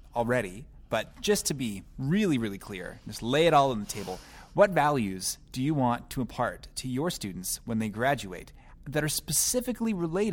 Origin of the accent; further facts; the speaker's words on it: Gimli, Manitoba, Canada; I grew up in Gimli.